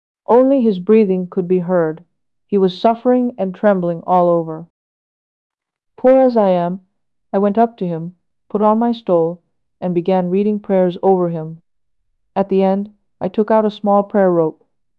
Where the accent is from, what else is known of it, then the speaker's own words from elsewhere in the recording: Mount Athos, Greece; I said, I am from the Holy Mountain.